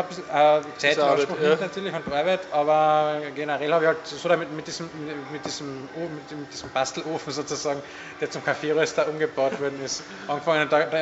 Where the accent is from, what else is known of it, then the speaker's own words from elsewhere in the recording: Austria; bei uns in Österreich